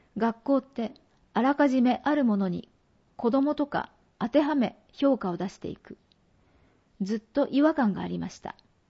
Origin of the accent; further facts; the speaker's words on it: Seiro, Niigata, Japan; now in Tsunan, Japan; 私の地元は同じ新潟県の聖籠町というところなんですが、